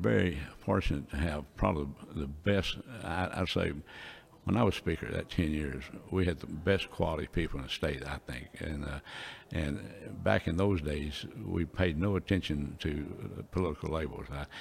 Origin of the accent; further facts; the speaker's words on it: Texas, United States; I was from Texas. I was born and raised in Limestone County